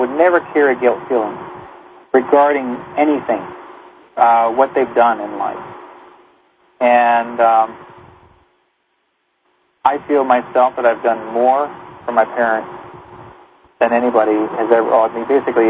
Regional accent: Brandon, Manitoba, Canada; born there; I was born in Brandon, yeah.

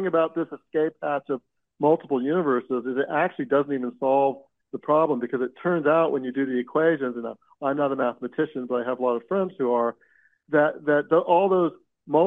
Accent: United States; we need to not just have a knee-jerk pride just because we're Americans.

